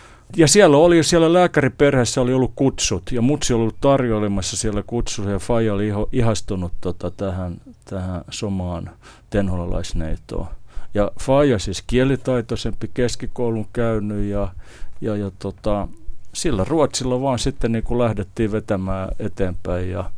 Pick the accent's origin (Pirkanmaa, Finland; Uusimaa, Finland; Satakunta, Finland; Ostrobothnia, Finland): Uusimaa, Finland; Espoo; born there; mä oon syntynyt Mankkaalla samalla paikkakunnalla kuin tää kuvakin kertoo.